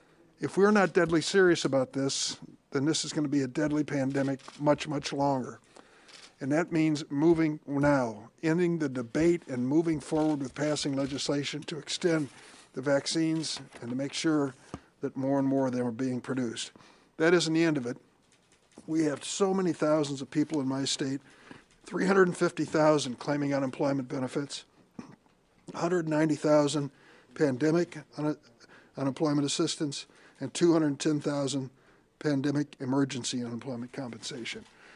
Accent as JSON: {"language": "English", "town": "Springfield", "region": "Illinois", "country": "United States", "tie": "born or raised there", "said": "I can tell you in my hometown in Springfield, Illinois"}